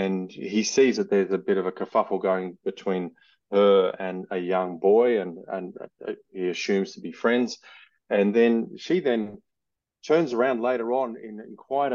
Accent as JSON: {"language": "English", "country": "Australia", "said": "I'm Australian, as you can hear from my accent, and I also work in film."}